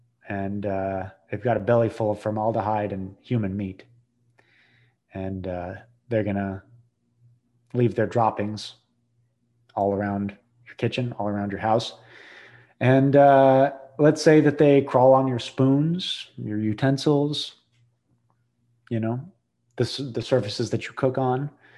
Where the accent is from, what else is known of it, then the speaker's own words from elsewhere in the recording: New England, United States; now in New Orleans, United States; I live in New Orleans. I do a lot of local history. I'm from New England. I do a lot of New England history